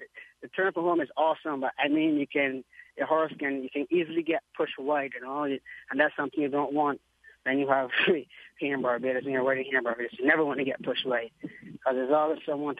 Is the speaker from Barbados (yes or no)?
yes; Barbados; and here in Barbados.